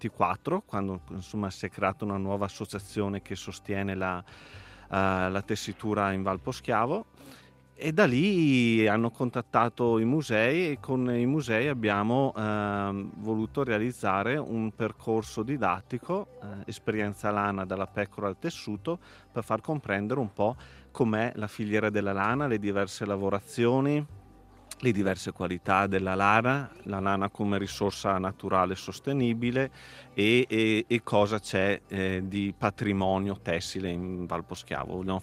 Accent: Cles, Trentino-Alto Adige, Italy; Io sono di Clesse, in Trentino, e sono vicino alla Valsugana.

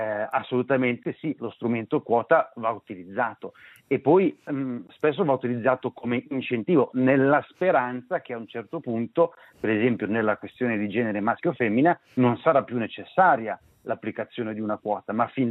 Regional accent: Italian Switzerland, Switzerland; E noi, in quanto Svizzera italiana, lo sappiamo benissimo di cosa si parla

